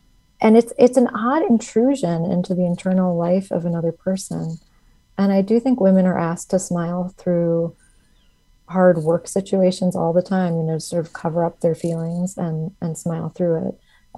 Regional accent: Midwest, United States; I think just also feeling like I was giving off a lack of friendliness hurt my feelings, since I'm from the Midwest.

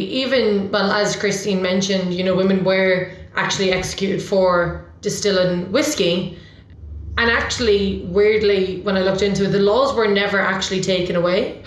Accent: Ireland; now in United Kingdom; I'm originally from Ireland. I've lived in Scotland for just under 15 years. Which is why my accent's probably a little bit diluted.

